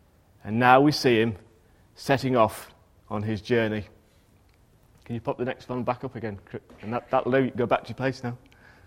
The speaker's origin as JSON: {"language": "English", "town": "Ilkley", "region": "Yorkshire and the Humber", "country": "United Kingdom", "tie": "born or raised there", "said": "The fact that I looked more like a pimp or a drug dealer going up and down my hometown in Ilkley had nothing to do with it."}